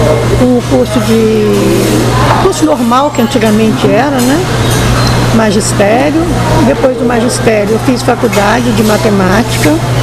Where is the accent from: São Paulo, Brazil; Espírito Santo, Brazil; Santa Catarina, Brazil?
Espírito Santo, Brazil; Guaçuí; born there; Eu nasci em Guaçuí.